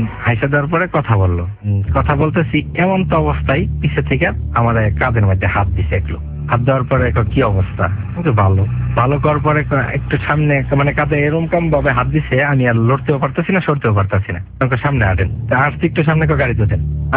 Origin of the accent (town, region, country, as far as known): Gafargaon, Mymensingh Division, Bangladesh; born or raised there